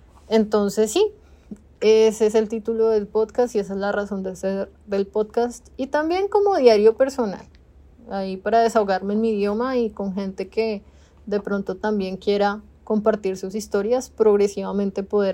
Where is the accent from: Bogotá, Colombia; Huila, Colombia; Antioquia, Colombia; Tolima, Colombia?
Bogotá, Colombia; moved away as an adult; now in Canada; Soy colombiana, de Bogotá específicamente. Tengo 33 años y hace 2 años casi, en septiembre se cumplen los 2 años, vine a vivir a Canadá con mi señor esposo.